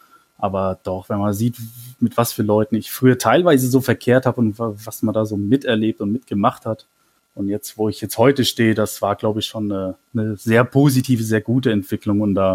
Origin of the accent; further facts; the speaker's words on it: Mannheim, Baden-Württemberg, Germany; ich komme aus Mannheim gebürtig. Ich bin auch in einem Stadtteil von Mannheim groß geworden, der jetzt ja nicht unbedingt der Beste ist